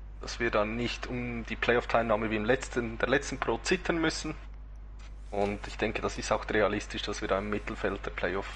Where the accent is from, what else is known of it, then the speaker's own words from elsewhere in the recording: Zurich, Switzerland; wir kommen auch aus dem Raum Zürich, also das ist alles ohne Probleme.